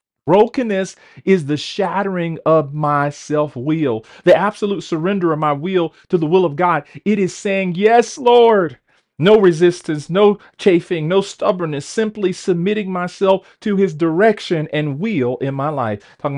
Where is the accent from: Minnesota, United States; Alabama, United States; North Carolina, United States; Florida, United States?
North Carolina, United States; McLeansville; I remember I grew up in McLeansville, North Carolina, off of Huffine Mill Road, Hicon Road area.